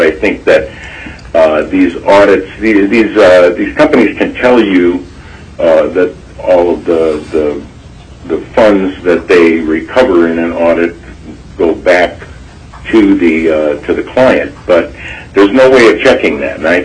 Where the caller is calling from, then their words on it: North Pole, Alaska, United States; I'm calling from North Pole.